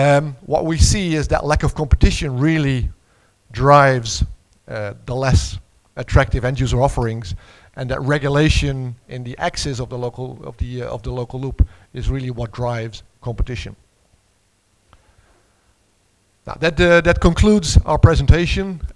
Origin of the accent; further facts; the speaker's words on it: Netherlands; Last but not least, the Netherlands, my home country.